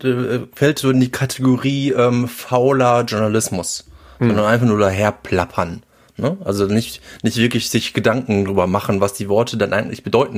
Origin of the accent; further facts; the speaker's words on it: Cologne, North Rhine-Westphalia, Germany; Ich komme aus Gölle